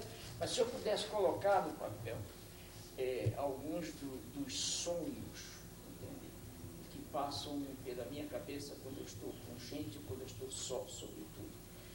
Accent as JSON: {"language": "Portuguese", "town": "Recife", "region": "Pernambuco", "country": "Brazil", "tie": "born or raised there", "said": "que eu passava diante dos mamulengos na praça, perto da casa onde eu nasci, que eu visito sempre, toda vez que vou ao Recife"}